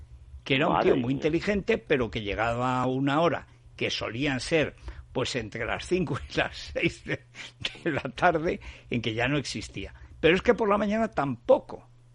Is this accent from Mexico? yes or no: no; Teruel, Aragon, Spain; Nadie en mi pueblo se llamaba … O sea, ese apellido era totalmente desconocido en Teruel.